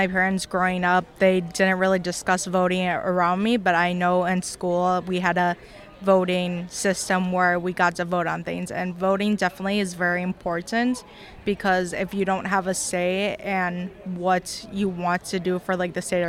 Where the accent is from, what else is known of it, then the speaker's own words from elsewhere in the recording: Milwaukee, Wisconsin, United States; also born or lived in Madison / West Allis; I'm born in Wisconsin, raised in Wisconsin. I grew up in Madison for quite some time. Then I moved here to Milwaukee. I lived in West Allis.